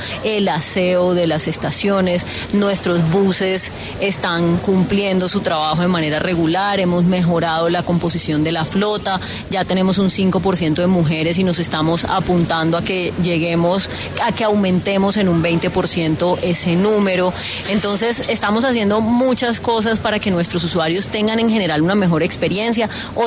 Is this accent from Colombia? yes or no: yes; Valledupar, Cesar, Colombia; now in Bogotá, Colombia; porque yo, por ejemplo, soy de Valledupar, pero me siento muy bogotana.